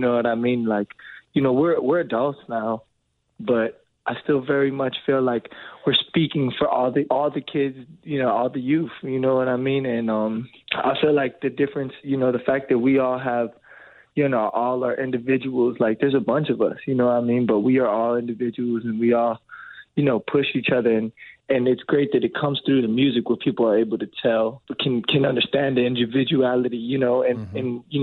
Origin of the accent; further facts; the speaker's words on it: Chicago, Illinois, United States; my father's Japanese, from Chicago, you know, but I was raised in Chicago, you know, so I'm also Chicago